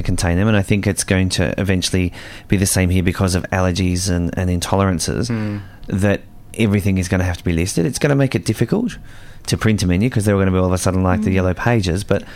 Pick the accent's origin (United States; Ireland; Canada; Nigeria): Ireland; We're Irish, not known for our caviar dip.